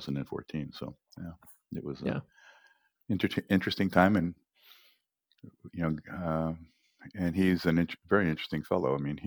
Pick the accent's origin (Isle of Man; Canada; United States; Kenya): Canada; as a Canadian